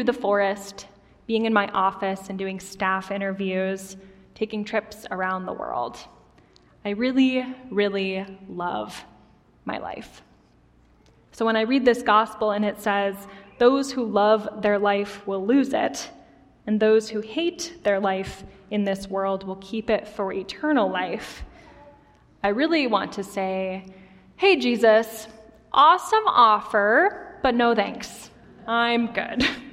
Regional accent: North Dakota, United States; I grew up in North Dakota, where I attended a camp my whole childhood.

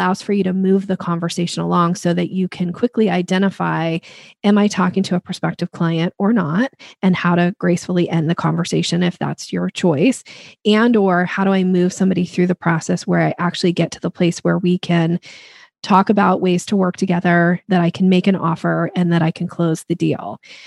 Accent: Boise, Idaho, United States; moved away as an adult; now in Seattle, United States; And then when I grew up in Boise, Idaho, and I moved in my early 20s, I think it was 20, I moved to the Seattle area and I got this job

